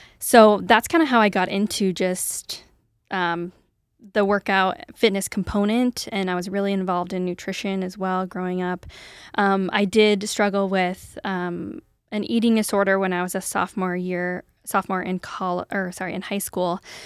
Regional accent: Lewiston, Idaho, United States; I grew up in Lewiston, Idaho. So I'm a true Idahoan through and through.

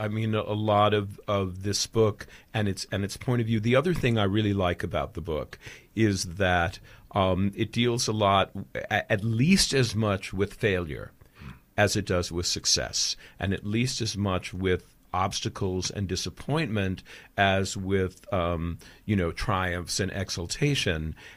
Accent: Roslyn Heights, New York, United States; I am a Long Island Jewish boy and grew up basically in a town. Literally, I grew up in a development of Roslyn Heights, which was called South Park.

